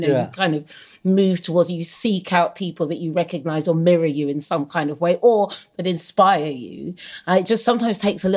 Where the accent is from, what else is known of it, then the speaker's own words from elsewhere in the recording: East of England, United Kingdom; I grew up in Suffolk in the 70s